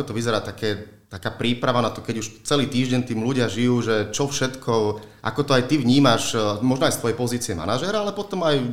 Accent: Bratislava, Bratislava Region, Slovakia; also born or lived in Nitrica; ja som chlapec z Bratislavy, takže u nás je to tu trošku inak brané, ale detstvo som strávil, alebo teraz značnú časť svojho detstva som strávil u svojich starých rodičov v Nitrici, na Hornej Nitre.

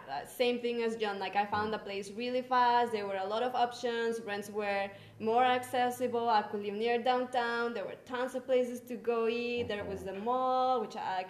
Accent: Canada; now in Mexico; Well, originally I came from Canada to Tulum because I wanted to teach yoga near the ocean

